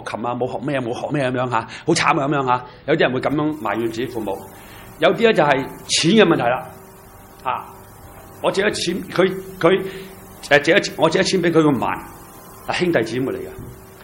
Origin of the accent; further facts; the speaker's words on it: China; 其實我中國人都係咁樣嘅